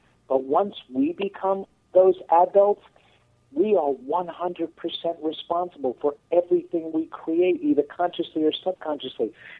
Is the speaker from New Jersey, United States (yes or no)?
no; New York, United States; I'm coming from New York here, so I'm straightforward.